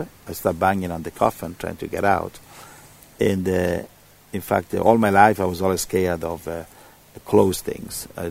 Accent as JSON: {"language": "English", "country": "Italy", "said": "I was from Italy."}